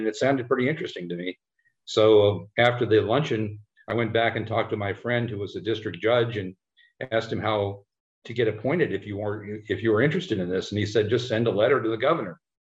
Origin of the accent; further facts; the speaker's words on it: Las Vegas, Nevada, United States; I grew up here in Las Vegas, and periodically I'd have classmates whose parents were arrested by the FBI for this and that and the other thing.